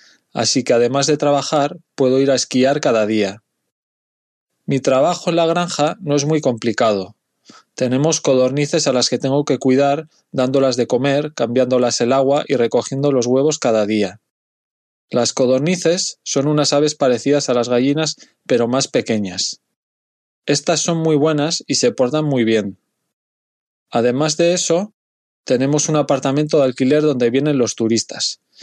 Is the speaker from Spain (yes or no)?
yes; Bilbao, Basque Country, Spain; now in San Johann in Tirol, Austria; tengo 35 años y soy de Bilbao. Mi ciudad está al norte de España, en el País Vasco, cerca ya de Francia. En mi región, además de español, tenemos otro idioma oficial que es el vasco. Es un idioma muy diferente y antiguo. Ahora vivo en San Johann in Tirol